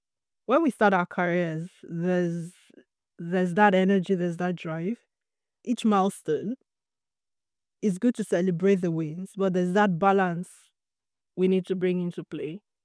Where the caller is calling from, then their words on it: South East England, United Kingdom; Well, I'm joining from Buckinghamshire in the UK.